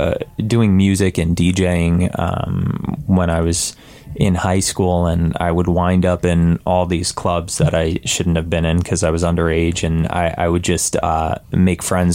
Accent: Connecticut, United States; So I grew up in Southern Connecticut, you know, listening to Howard Stern, Elvis, Wendy, Star and Buck Wild, Angie Martinez.

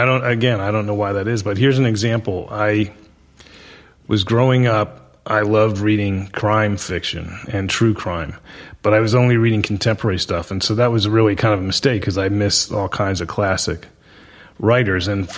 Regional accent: Florida, United States; That was my story. I grew up in Florida. I wanted to be a writer.

